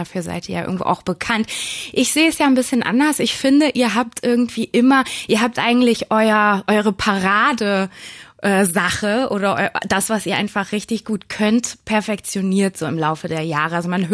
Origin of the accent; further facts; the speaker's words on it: Hamburg, Germany; Natürlich als Hamburgerin bin ich mit euch aufgewachsen, wie man so schön sagt.